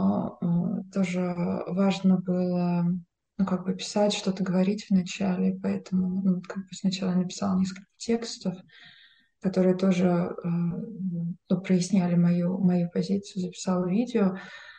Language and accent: Russian; Russia; Вот, я говорила, ну что, я из России.